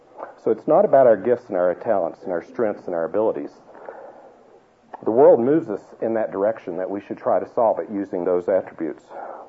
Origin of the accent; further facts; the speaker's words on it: Tennessee, United States; to say up front that I'm from Tennessee. This is so you won't spend half my talk wondering where is he from with that accent.